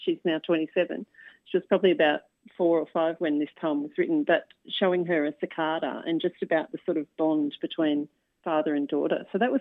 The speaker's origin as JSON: {"language": "English", "town": "Sydney", "region": "New South Wales", "country": "Australia", "tie": "born or raised there", "said": "They usually have a bit of a city element as well because I grew up in Sydney."}